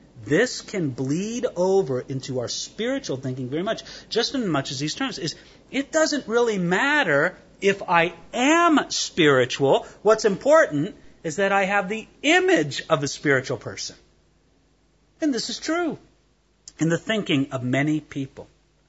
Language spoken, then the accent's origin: English; California, United States; the culture I came from Southern California.